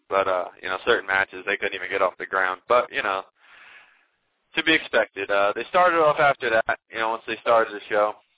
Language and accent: English; New Jersey, United States; I come from Jersey, you know, so it's, you can't blame me.